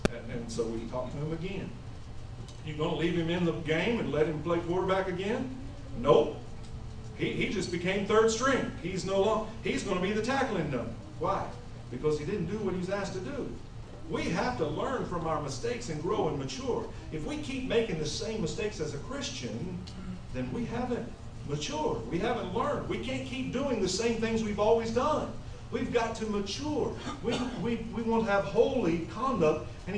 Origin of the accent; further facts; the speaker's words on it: Kansas, United States; I grew up in Kansas. They have pop.